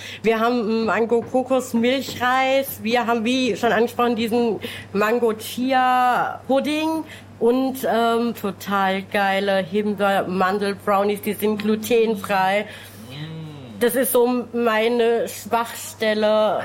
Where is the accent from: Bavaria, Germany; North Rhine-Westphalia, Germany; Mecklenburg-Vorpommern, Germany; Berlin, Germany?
Bavaria, Germany; Munich; Ich bin aus München.